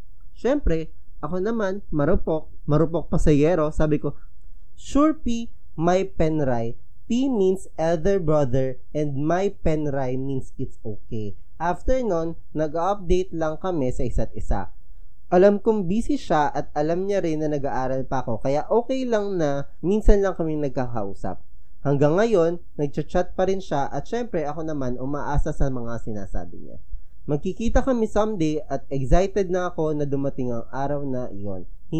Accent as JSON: {"language": "Tagalog", "region": "Bulacan", "country": "Philippines", "said": "20 years old na nakatira sa lungsod ng Malolos, Bulacan."}